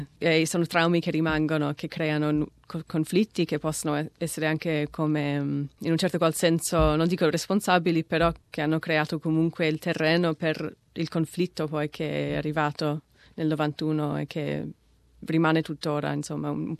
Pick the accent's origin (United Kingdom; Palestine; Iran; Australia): Australia; Melbourne, Victoria; sono australiana di Melbourne e nella mia città c'è una forte presenza somala.